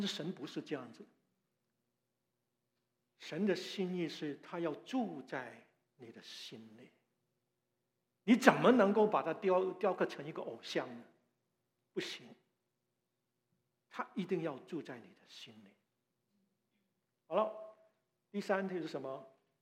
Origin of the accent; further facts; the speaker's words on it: Guangdong, China; 如我们广东话有句话说啊